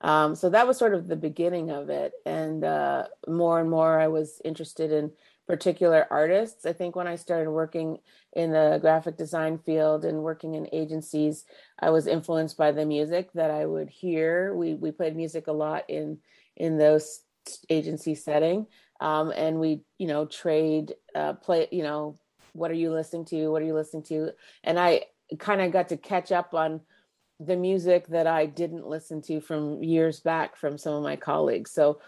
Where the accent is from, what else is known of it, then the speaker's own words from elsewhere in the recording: Markham, Ontario, Canada; I grew up in Markham, born at Scarborough General, spent most of my, you know, adolescent years in Markham.